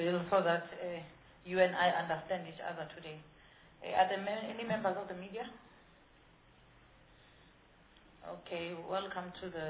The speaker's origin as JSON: {"language": "English", "country": "South Africa", "said": "as a South African"}